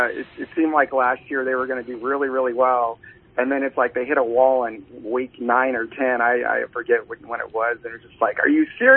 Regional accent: California, United States; also born or lived in Prescott, Arizona; I grew up in the Central Valley of Central California. Lived there, grew up there, farmer's son, farmer's kid. And then probably about, it's probably about 13 years ago, we moved to Prescott, Arizona

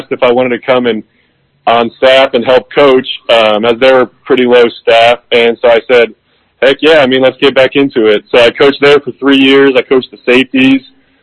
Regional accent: San Marcos, California, United States; So I grew up in San Marcos, California, which is on the northern part of San Diego County. I went to Mission Hills High School.

